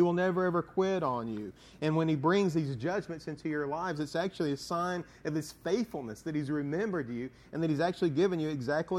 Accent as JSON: {"language": "English", "town": "Coleman", "region": "Alabama", "country": "United States", "tie": "born or raised there", "said": "I went back to my hometown in Coleman, Alabama, for a funeral for one of my friend's fathers."}